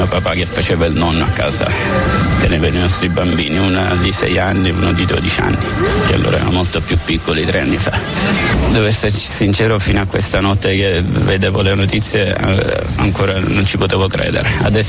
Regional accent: Sicily, Italy; now in Bergamo, Italy; sono siciliano, abito qui a Bergamo dal 2013

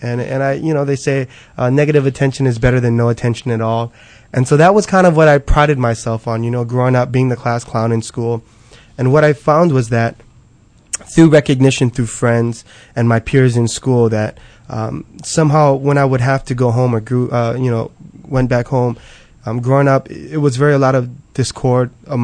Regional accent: Kailua, Hawaii, United States; Originally from Kailua, been there for most of my life growing up prior to moving into town into my later adult years.

